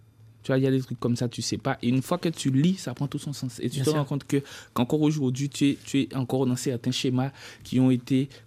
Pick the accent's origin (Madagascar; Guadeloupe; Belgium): Guadeloupe; moi, je suis de ceux qui disent que je suis un Guadeloupéen à part entière.